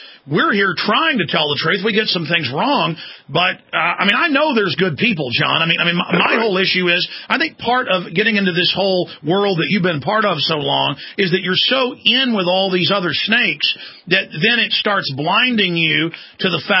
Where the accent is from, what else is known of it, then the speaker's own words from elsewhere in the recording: Dallas, Texas, United States; now in Austin, United States; Same here. I grew up, same thing, Texas.